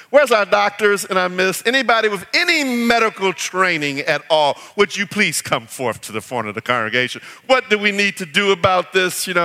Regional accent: the South, United States; where I grew up in the South, Southern folks had some little things that they said.

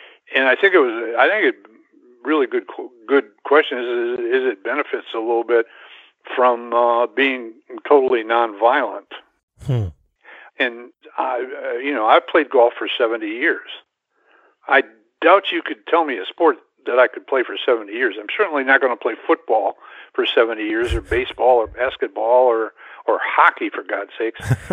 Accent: Jackson, Michigan, United States; I grew up in Jackson, Michigan. I don't know if that rings any bells to you, but it was a real golfy town.

